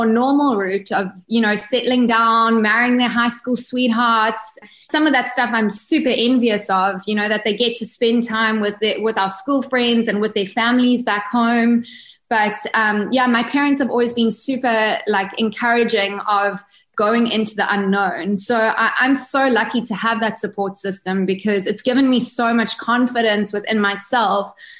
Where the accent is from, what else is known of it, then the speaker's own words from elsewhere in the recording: South Africa; growing up in South Africa, I kind of studied and really wanted to get into the film industry. Mm-hmm. So after I finished school, I studied film in Cape Town.